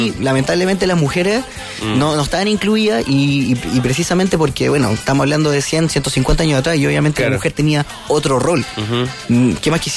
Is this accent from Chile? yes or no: yes; Chile; A los chilenos no nos pasa eso.